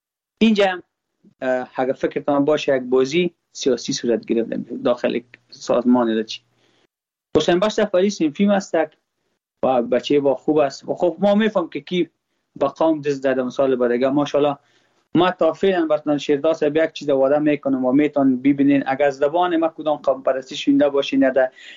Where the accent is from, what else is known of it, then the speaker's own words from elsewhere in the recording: Afghanistan; ما افغان هستم.